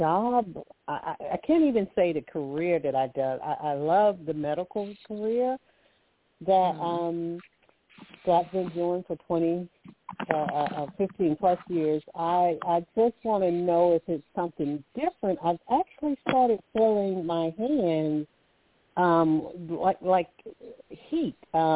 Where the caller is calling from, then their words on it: Alabama, United States; Hi. You're speaking with … I'm calling from Alabama.